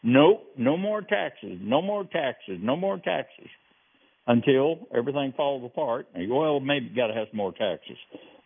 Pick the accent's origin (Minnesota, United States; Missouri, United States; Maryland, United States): Missouri, United States; I'm from Missouri. Show me.